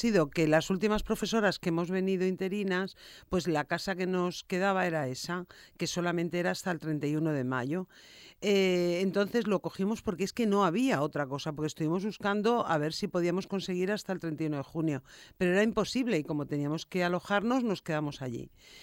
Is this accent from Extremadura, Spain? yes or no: yes; Extremadura, Spain; Pero yo que no tengo coche, que vengo de Extremadura, pues ya me contarás.